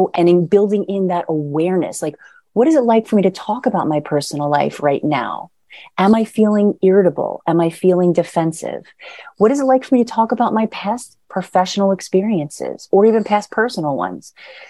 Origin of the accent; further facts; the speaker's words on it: New York, United States; Hey, I'm a New Yorker.